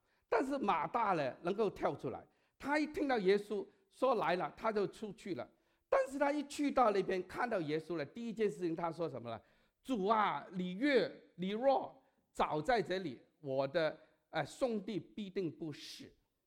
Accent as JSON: {"language": "Chinese", "country": "United States", "said": "好像我们美国人说有个叫 broken record"}